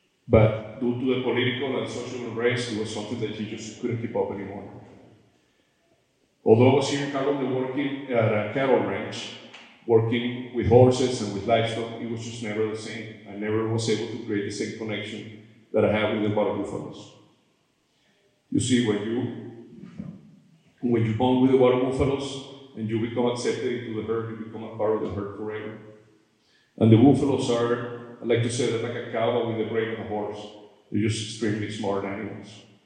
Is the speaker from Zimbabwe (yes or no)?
no; Los Llanos, Venezuela; I grew up in Venezuela in a bioregion called Los Llanos, that means the flatlands. And it's an area of abundant wildlife.